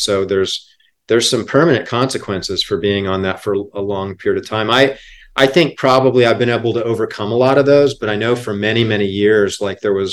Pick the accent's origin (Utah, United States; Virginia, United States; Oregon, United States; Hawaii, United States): Hawaii, United States; I grew up in Hawaii.